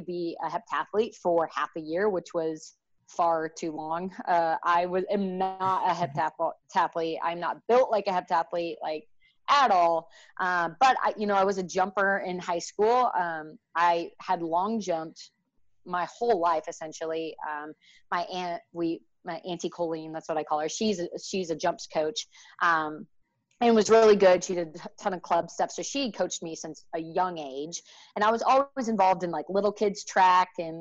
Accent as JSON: {"language": "English", "town": "Geneva", "country": "United States", "tie": "born or raised there", "said": "but loved growing up in Geneva. Both my parents are teachers and coaches."}